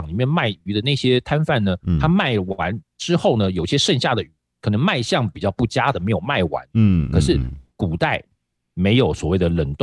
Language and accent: Chinese; Keelung, Taiwan; born there; 因为我在基隆出生的